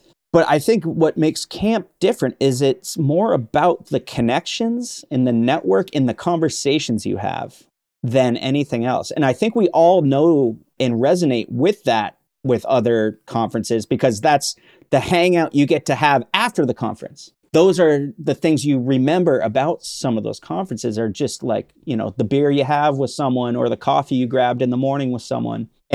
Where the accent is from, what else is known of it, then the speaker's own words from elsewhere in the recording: Vermont, United States; You know, again, growing up in Vermont, being outside, we have very long winters.